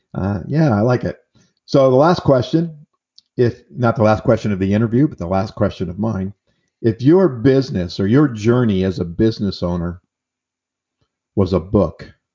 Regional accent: East Coast, United States; I'm from the East Coast, where I was selling early on.

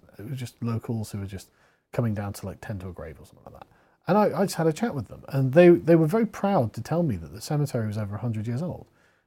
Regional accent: England, United Kingdom; oh, I'm from England, you know, and they're like, oh, right, how are you enjoying our town?

